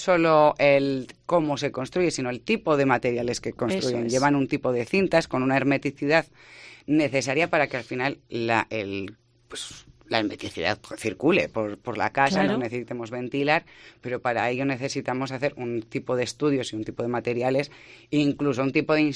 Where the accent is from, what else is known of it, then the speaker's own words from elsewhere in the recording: Basque Country, Spain; al final sí que es cierto que los vascos somos vascos